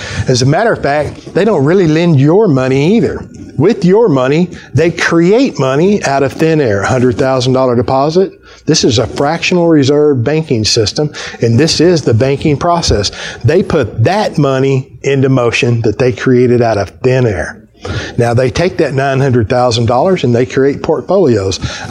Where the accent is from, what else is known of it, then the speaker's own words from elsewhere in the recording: Fort Worth, Texas, United States; I'm from Fort Worth, Texas. You know, in the wintertime, it doesn't often snow in Fort Worth, Texas.